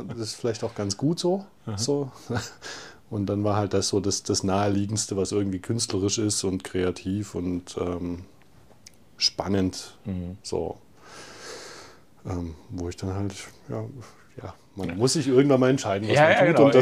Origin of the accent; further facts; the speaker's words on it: Saxony, Germany; moved away as an adult; now in Calw, Germany; ich bin im Erzgebirge aufgewachsen, habe da Abitur gemacht